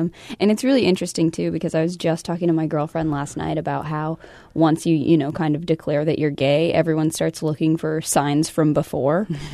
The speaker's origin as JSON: {"language": "English", "region": "the South", "country": "United States", "said": "because I'm from the South and we are very, very, you know, proper."}